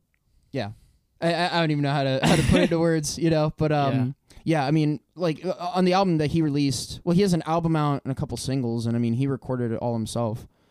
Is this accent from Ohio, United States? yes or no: yes; Youngstown, Ohio, United States; you know, I'm from Youngstown originally, and, you know, those guys are from Youngstown.